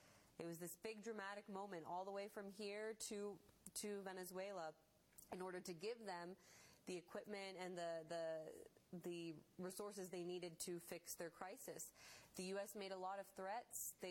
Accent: United States; as an American, I do support the idea that we are less reliant on imports and that we actually focus on our own industry again

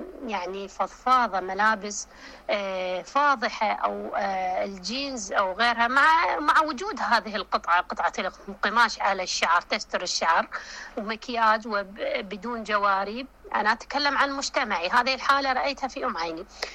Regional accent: Iraq; accent: Iraqi; مثل ما نقول في لهجتنا العراقية أنها كشخة

